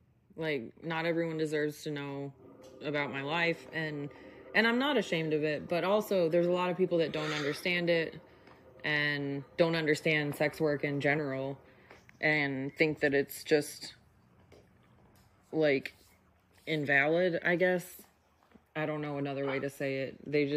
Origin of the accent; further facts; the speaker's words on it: Iowa, United States; moved away; Yeah, and I grew up in Iowa, so, like, I remember what that was like, and it sucks. So, right. Which is why I moved to Texas.